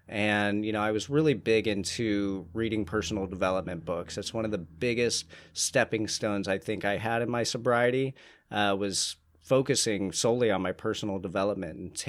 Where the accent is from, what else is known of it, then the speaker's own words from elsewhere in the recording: Columbus, Ohio, United States; now in Tampa, United States; living in Tampa. I'm originally from Columbus, Ohio, just moved down here a couple years ago.